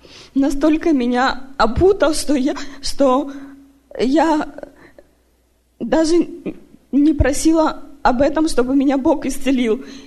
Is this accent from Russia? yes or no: no; Federal Way, Washington, United States; я из Федерал Вэя.